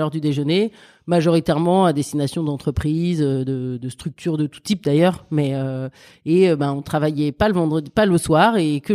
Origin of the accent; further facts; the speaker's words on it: Paris, Île-de-France, France; je suis parisienne, maman de 2 enfants